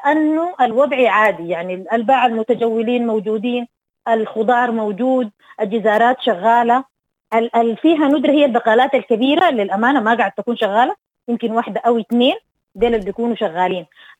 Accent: Sudan; نحن كشعب سوداني

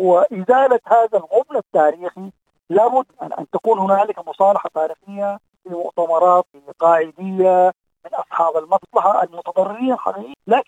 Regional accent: Sudan; نحن كسودانيين أيضا لنا واقعنا، لنا ظروفنا الخاصة، لنا تركيبتنا الخاصة

